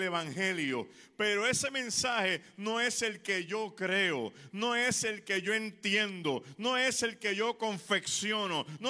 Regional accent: Puerto Rico; ¿usted es de Puerto Rico? Sí, soy de Puerto Rico.

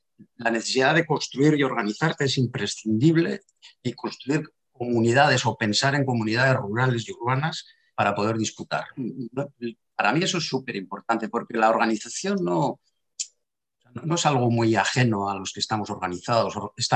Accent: Basque Country, Spain; En mi tierra, en Euskal Herria

